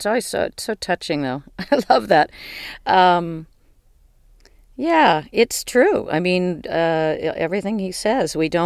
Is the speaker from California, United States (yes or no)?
yes; San Francisco, California, United States; I mean, I grew up in the San Francisco music scene, just on the younger fringes of it